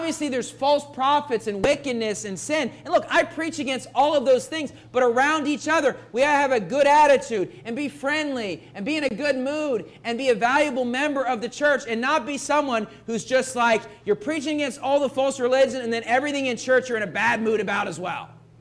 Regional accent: West Virginia, United States; I've been to old IFB churches that I grew up in West Virginia that were solid and good churches

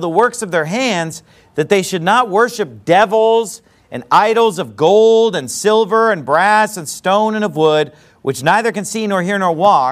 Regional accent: United States; Now, this is not to say that I am ungrateful as an American, you know, living as an American

